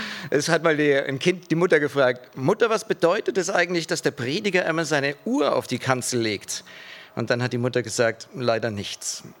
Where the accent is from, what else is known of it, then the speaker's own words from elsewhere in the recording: Schriesheim, Baden-Württemberg, Germany; Ich komme aus Schriesheim, also auf der anderen Seite von Heidelberg.